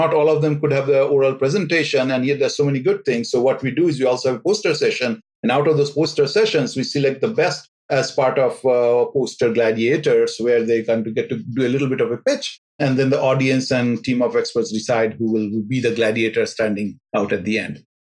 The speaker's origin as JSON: {"language": "English", "country": "India", "said": "I come from India, and I come from part of India that's very much into fish."}